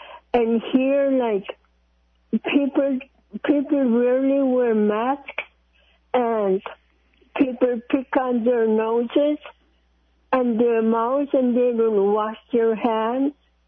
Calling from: Bethel, United States; I'm calling from Bethel. I live at Lulu Heron Apartments, which is, serviced by ABCP

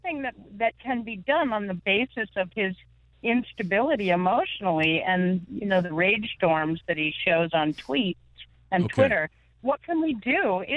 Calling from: Bernardston, Massachusetts, United States; Oh, great. Yeah, I'm from Bernardston, Massachusetts.

